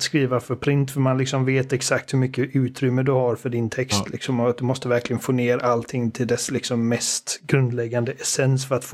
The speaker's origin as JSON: {"language": "Swedish", "town": "Mölnlycke", "region": "Västra Götaland County", "country": "Sweden", "tie": "born or raised there", "said": "det fanns liksom ingenstans i Mölnlycke där jag växte upp där de fanns"}